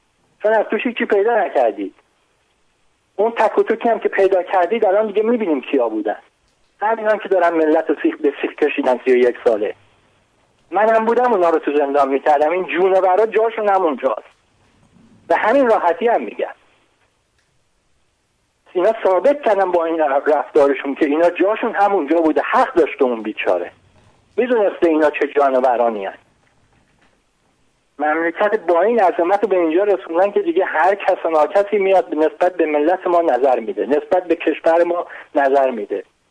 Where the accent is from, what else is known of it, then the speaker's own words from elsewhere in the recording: Iran; من تا در خارج از ایران میگفتم ایرانی هستم